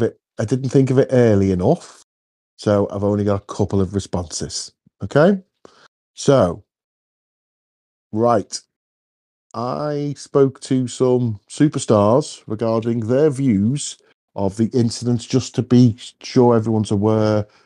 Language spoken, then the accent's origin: English; United Kingdom; As British, you know, I think we could have three or four people in that email.